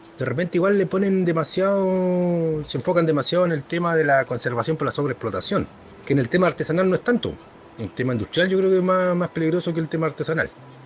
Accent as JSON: {"language": "Spanish", "town": "Ancud", "region": "Los Lagos", "country": "Chile", "said": "vivo y soy de acá de Ancud, en Chiloé, y toda mi vida he estado ligado al mar. Siempre cercano a la costa."}